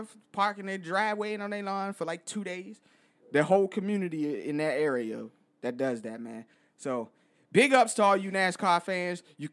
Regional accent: Richmond, Virginia, United States; I'm from Richmond, Virginia. That's where I was born and raised.

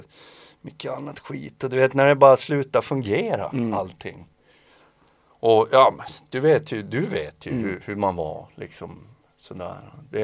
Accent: Sweden; jag kände att det var skönt att vara hemma i Sverige en månad.

